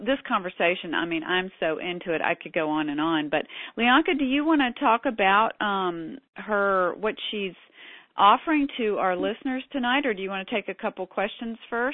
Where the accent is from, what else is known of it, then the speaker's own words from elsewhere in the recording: the South, United States; Like I'm from the South, you know, so I can say